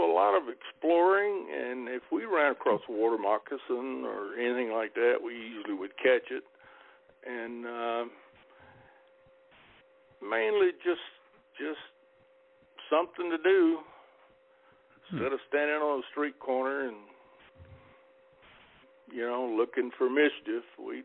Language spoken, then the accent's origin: English; Hamlet, North Carolina, United States; now in Florida, United States; Well, in the town of Hamlet, North Carolina, which is Richmond County. It's about 20 miles south of Southern Pines.